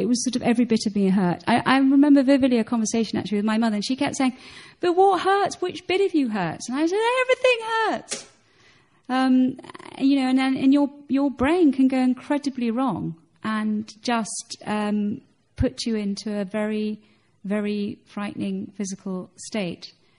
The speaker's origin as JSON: {"language": "English", "region": "England", "country": "United Kingdom", "said": "we're very bad as English, and we say we're fine."}